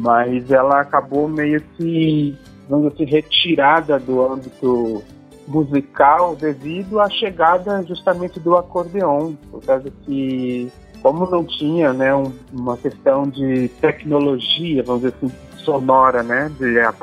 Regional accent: Cazuza Ferreira, Rio Grande do Sul, Brazil; Isso, Cazuza Ferreira, um semidistrito de São Francisco de Paula, na região da Serra.

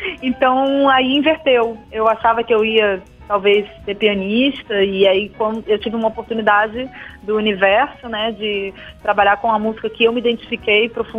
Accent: Rio de Janeiro, Brazil; Eu sou carioca, né? Então a praia do Rio de Janeiro, por exemplo, é um exemplo maravilhoso

